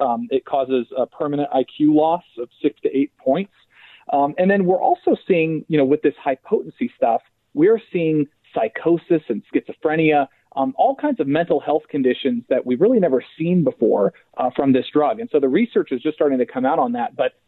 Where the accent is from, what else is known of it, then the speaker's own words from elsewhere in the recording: Colorado, United States; I'm from Colorado. We were the first state to legalize marijuana, and you know, ever since my state legalized in 2014.